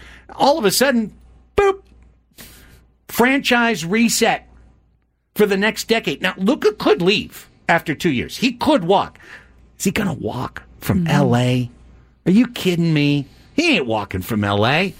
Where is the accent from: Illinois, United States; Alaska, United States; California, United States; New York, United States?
California, United States; Long Beach; now in San Diego, United States; I grew up in Long Beach. I've shed most of my childhood ties.